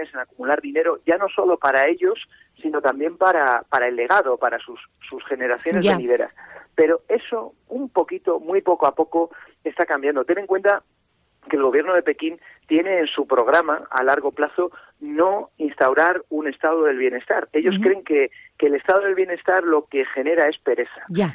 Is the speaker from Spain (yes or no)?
yes; Spain; Yo me considero muy español y, de hecho, amo la cultura española y la europea.